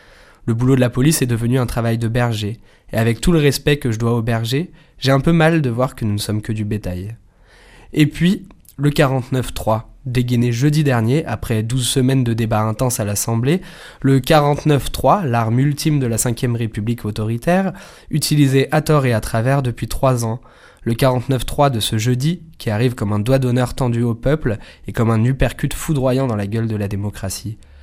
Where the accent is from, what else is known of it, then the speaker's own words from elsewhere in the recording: France; en tant que Française, en tant que Français, on s'accommodait comme on pouvait